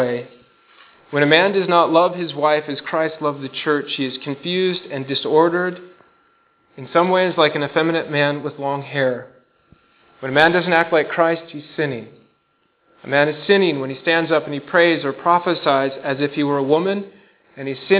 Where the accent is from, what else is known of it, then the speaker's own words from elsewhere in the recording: Iowa, United States; I'm from Iowa. We have pigs.